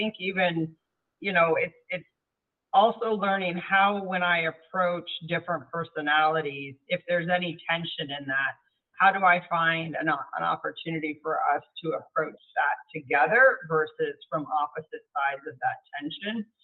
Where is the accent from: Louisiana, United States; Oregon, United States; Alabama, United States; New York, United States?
Oregon, United States; accent: Midwestern; also born or lived in Minnesota; No, I was born in a small farming community in Minnesota, hence the Midwestern accent. But I grew up in Southern Oregon, so I'm a Pacific Northwest girl.